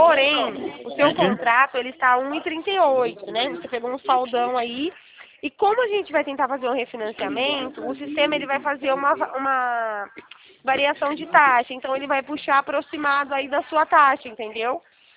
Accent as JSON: {"language": "Portuguese", "town": "Araras", "region": "São Paulo", "country": "Brazil", "said": "Eu sou de Araras mesmo."}